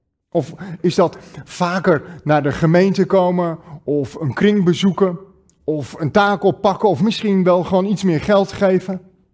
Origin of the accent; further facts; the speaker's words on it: Netherlands; dat klagen waar wij als Nederlanders zo ontzettend in uitblinken.